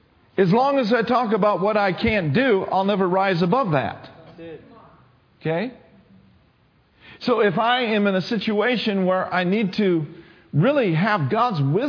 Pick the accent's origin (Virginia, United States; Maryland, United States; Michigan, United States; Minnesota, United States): Minnesota, United States; You know, I grew up in Minnesota, and we drive up to Wisconsin all the time